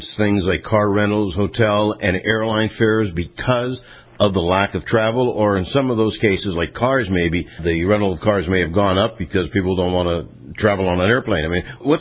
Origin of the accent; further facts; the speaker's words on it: Pennsylvania, United States; I'm originally from Pennsylvania, so I feel like it's old home week